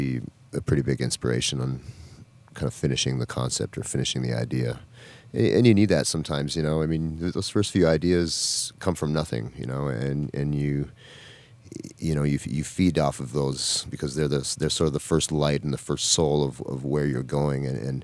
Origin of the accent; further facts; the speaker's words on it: Minnesota, United States; Growing up in Northwest Minnesota, pretty rural and detached from the world.